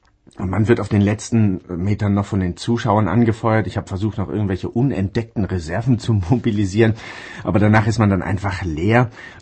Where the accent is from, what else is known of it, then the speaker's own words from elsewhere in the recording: Germany; Ich komme aus dem Flachland, aus der Nähe von Bremen